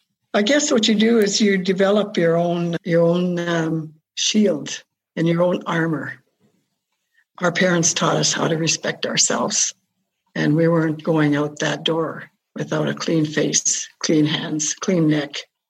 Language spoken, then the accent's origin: English; Olds, Alberta, Canada; born there; it's really ironic that I was born in Olds.